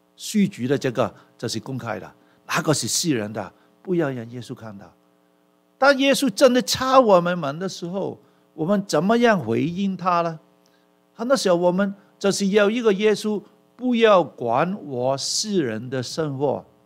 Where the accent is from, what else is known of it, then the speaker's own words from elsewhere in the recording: Hong Kong; 我从小就是在香港的民间宗教长大